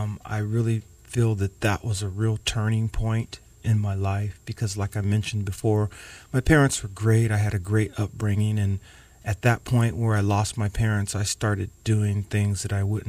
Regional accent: Riverside, California, United States; Rubido was a very, very tough neighborhood there in Riverside. And I would have to say, Danny, that most of the people I grew up with took a path of drugs, jail, prison.

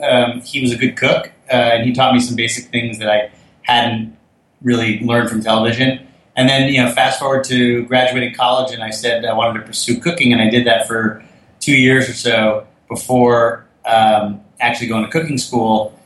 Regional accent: Fort Lee, New Jersey, United States; Parents were divorced. We grew up in Fort Lee, New Jersey.

